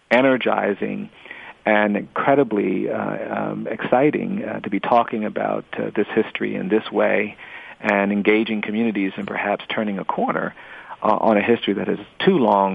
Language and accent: English; the South, United States; I grew up in the South. I started my education in a colored school because the public schools were not open to black children.